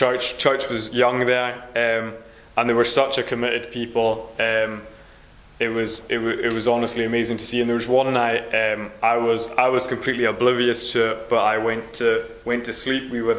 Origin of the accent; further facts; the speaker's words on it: Harris, Scotland, United Kingdom; growing up in Harris and then travelling all the way to Nepal.